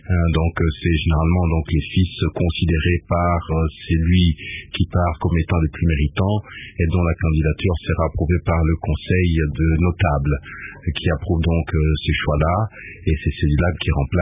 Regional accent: Kananga, Kasaï-Central, DR Congo; born there; Je suis né donc à Kananga, au Kassai occidental, futur province du Kassai central. Le 12 janvier 1953.

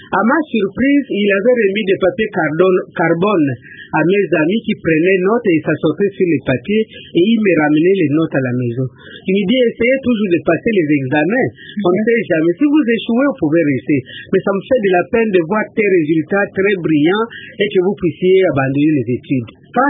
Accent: Bandundu, Kwilu, DR Congo; je suis originaire de Bandundu. … Je fais les humanités biochimie dans la ville de Bandundu.

